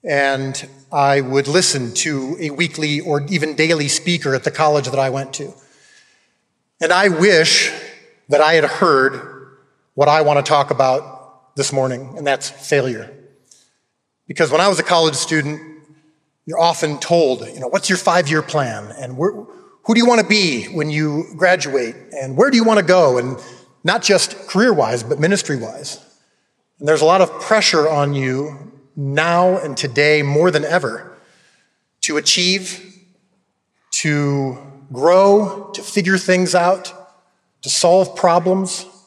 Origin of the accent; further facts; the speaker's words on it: Illinois, United States; also born or lived in Los Angeles; So I grew up in Illinois, went out and lived in Los Angeles for 10 years